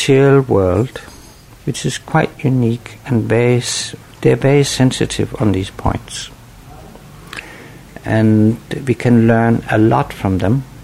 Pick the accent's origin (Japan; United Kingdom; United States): Japan; And I come from Japan, which has a very strong and highly developed ceramic tradition.